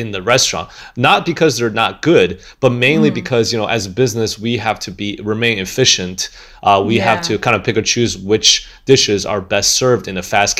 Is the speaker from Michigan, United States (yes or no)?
yes; Michigan, United States; Because, you know, as I was growing up in Michigan, you know, the students there, they don't have family here.